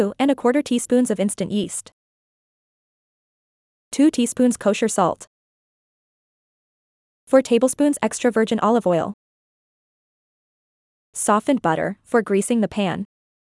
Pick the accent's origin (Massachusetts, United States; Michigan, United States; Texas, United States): Michigan, United States; it's disappointing that I can't enjoy these yummy treats daily right from my hometown in Michigan.